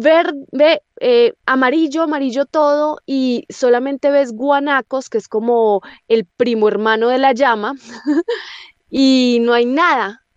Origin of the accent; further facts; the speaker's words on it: Colombia; moved away; cuando salí de Colombia